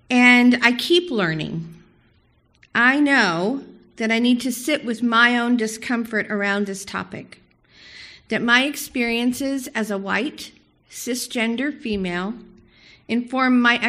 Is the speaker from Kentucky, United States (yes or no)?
no; Long Beach, California, United States; I grew up here in Long Beach, a city with a very high level of diversity.